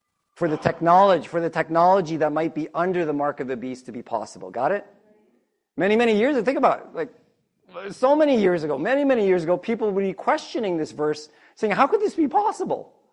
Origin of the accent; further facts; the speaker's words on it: Philippines; Because really, pesos is not good. I'm Filipino.